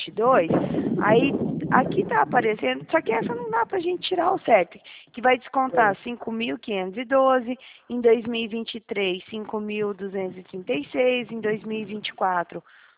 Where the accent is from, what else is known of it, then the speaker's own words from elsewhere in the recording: Dourados, Mato Grosso do Sul, Brazil; Eu sou de Dourados.